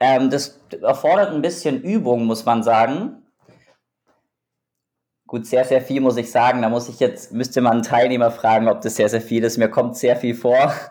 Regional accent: Augsburg, Bavaria, Germany; Ich bin ja stolzer Bayer. Nein, so richtig stolzer Bayer bin ich nicht, aber ich bin Bayer. Ich komme aus Augsburg.

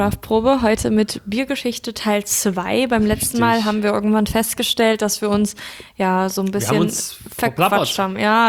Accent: Hesse, Germany; Also ich komme auch aus Hessen

